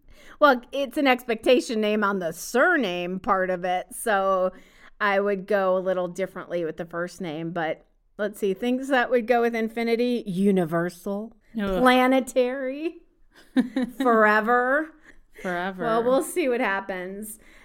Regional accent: New York, United States; As a New Yorker, I'm constantly trying to get my friends as excited about the name of our incredible anti-corruption attorney general candidate

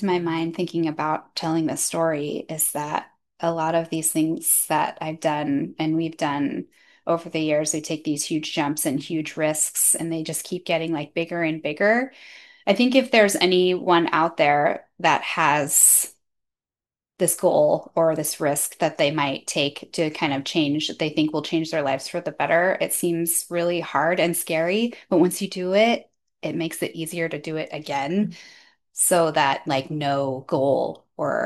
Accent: Portland, Oregon, United States; So we decided to come back to Oregon. I grew up in Portland.

